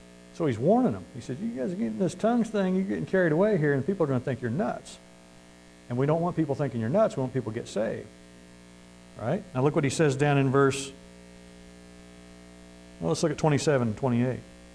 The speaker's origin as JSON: {"language": "English", "region": "Missouri", "country": "United States", "said": "you guys struggle with me because I'm from Missouri."}